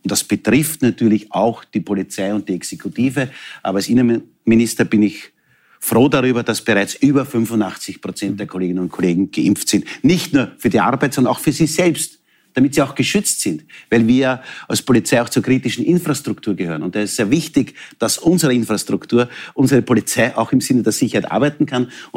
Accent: Texingtal, Lower Austria, Austria; ich komme aus dem Texingtal, das ist jene Gemeinde, wo ich 6 Jahre Bürgermeister war, das ist im Niederösterreich.

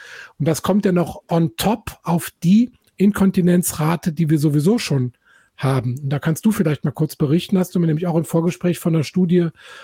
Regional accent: Eifel, Germany; Ich komme nämlich aus der Eifel, so ein bisschen auf der anderen Seite des Rheins.

